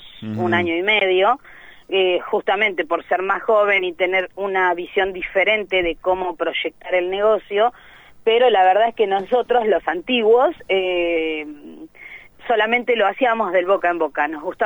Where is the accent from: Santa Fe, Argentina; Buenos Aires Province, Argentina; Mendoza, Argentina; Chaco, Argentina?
Buenos Aires Province, Argentina; Lezama; Nosotros somos de Lezama, y vivimos a 5 cuadras del negocio.